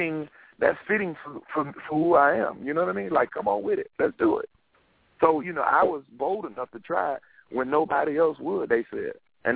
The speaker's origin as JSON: {"language": "English", "town": "Columbia", "region": "South Carolina", "country": "United States", "said": "We're all from Columbia, South Carolina."}